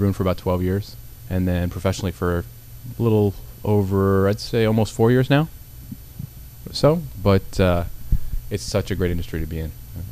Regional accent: Goleta, California, United States; I grew up in Goleta, California. So, yeah, I was out in Goleta.

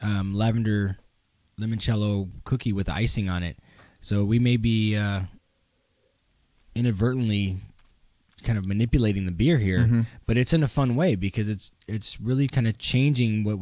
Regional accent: Midwest, United States; I grew up in the Midwest where we didn't do a lot of fresh ground pepper.

